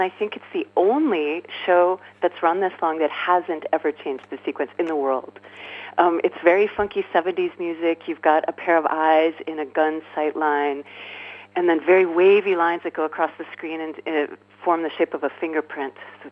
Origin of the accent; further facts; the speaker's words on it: United States; I found it funny as an American to watch, to know the original and then watch the dub version